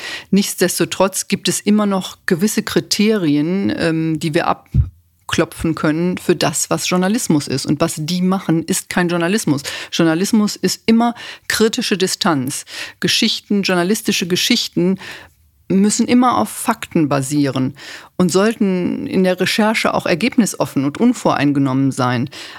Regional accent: Berlin, Germany; als Berlinerin

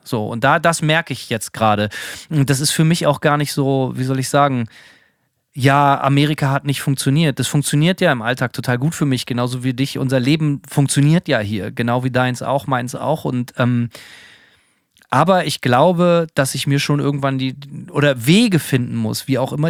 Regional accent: Berlin, Germany; Gerade als Berliner ist das natürlich ganz extrem so. Es ist eine riesige Stadt.

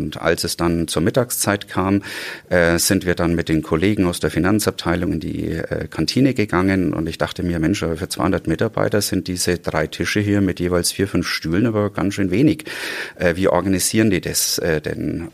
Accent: Bavaria, Germany; Meine Mutter ist aus Spanien, und wie Sie schon gesagt haben, bei uns in Franken, also ich komme aus der Erlanger-Forchheim-Ecke, um genauer zu sein.

